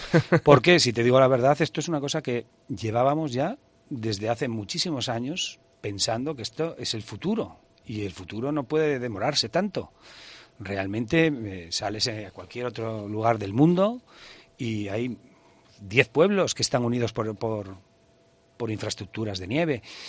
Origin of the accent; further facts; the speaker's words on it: Jaca, Aragon, Spain; somos muy de Jaca, pero queremos que vengas a vernos